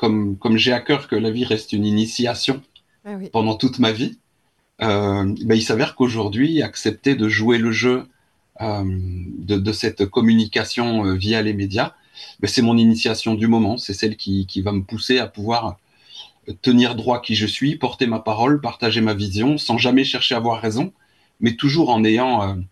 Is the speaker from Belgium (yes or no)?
yes; Charleroi, Wallonia, Belgium; born there; donc moi je suis belge, je suis né à Charleroi, en ville